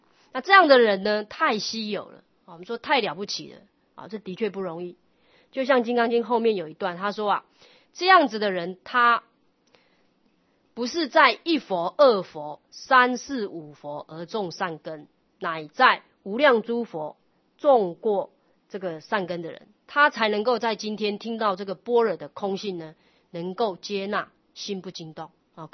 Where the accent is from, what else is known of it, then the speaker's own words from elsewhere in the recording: Taiwan; born there; 你说我生在这个台湾，就大乘佛法流传的地方